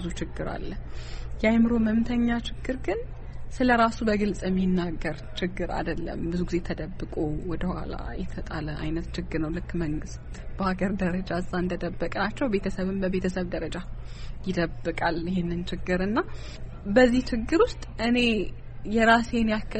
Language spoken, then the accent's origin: Amharic; South Ethiopia, Ethiopia; born there; also born or lived in Arba Minch / Wolaita Sodo / Hawassa; የተወለድኩት ደቡብ ክልል ውስጥ ዳውሮ ዞን ዛኔ የተወለድኩት። ቤተሰቦቼ በጣም እኔ ልጅ ያለሁኝ ይንቀሳቀሱ ስለነበረ ብዙ ይዞሩ ስለነበር አርባ ምንጭ ተምሬ ያለሁኝ እስከ ሰባተኛ ክፍል ወላይታ ሶዶ፣ ከዛ ዳውሮ